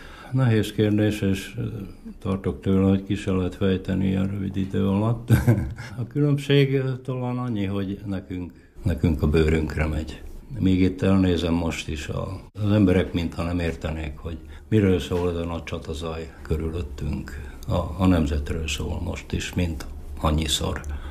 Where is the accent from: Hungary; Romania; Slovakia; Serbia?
Slovakia; Upper Hungary; Felvidéki magyarként az ott volt a kedvenc téma, a megmaradásunk, a kultúránkért való küszködés.